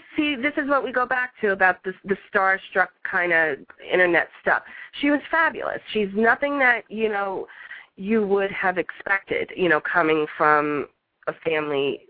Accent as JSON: {"language": "English", "town": "Yonkers", "region": "New York", "country": "United States", "lives_now": "Hamburg, United States", "said": "I'm from Yonkers, but I live in a little town outside of Buffalo now, Hamburg."}